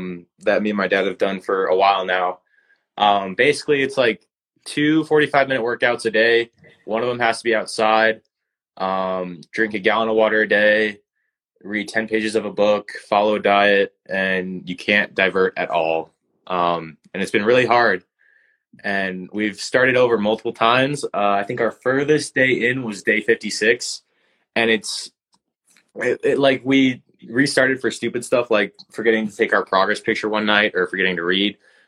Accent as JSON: {"language": "English", "region": "Colorado", "country": "United States", "said": "I'm just like, I'm some nobody from Colorado, you know, just getting into the sport."}